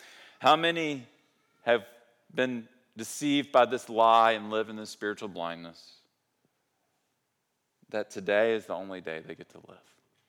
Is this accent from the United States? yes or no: yes; the South, United States; accent: southern; I hate that soul and soil are so similar, and my accent is so southern, and like, it just doesn't work for me.